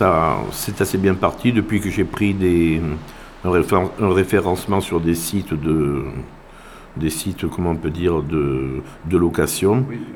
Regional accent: Périgueux, Nouvelle-Aquitaine, France; Oui, je suis de Périgueux et j'ai vécu une grande majeure partie de ma vie en Dordogne, enfin à Périgueux notamment. Et je suis très content aussi d'être périgordais

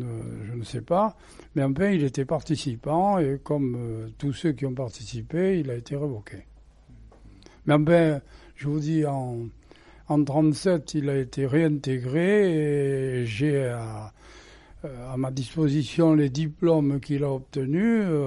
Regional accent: Périgueux, Nouvelle-Aquitaine, France; je suis un pur périgourdin, parce que je suis né à Périgueux, dans le vieux Périgueux, en 1922, exactement le 11 mars. Et par la suite, bon, ben, je me suis élevé à l'école de Périgueux.

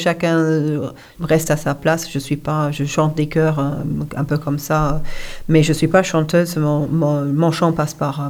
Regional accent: United States; j'ai grandi en partie aux États-Unis.

